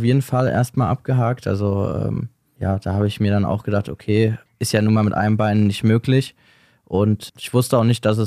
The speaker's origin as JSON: {"language": "German", "town": "Wiesbaden", "region": "Hesse", "country": "Germany", "said": "Ich komme aus Wiesbaden."}